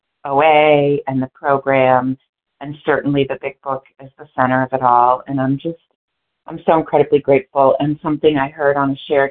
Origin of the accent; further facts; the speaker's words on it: Pennsylvania, United States; I'm from Pennsylvania, and I'm grateful to be here.